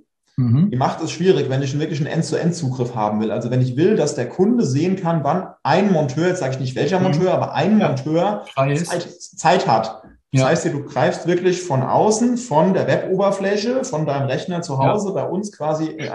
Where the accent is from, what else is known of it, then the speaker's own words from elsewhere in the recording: Pfungstadt, Hesse, Germany; also born or lived in Darmstadt; regional gesehen bin ich quasi groß geworden in Funkstadt. Das kennt der eine oder andere vom Hessentag, der da dieses Jahr stattfinden soll.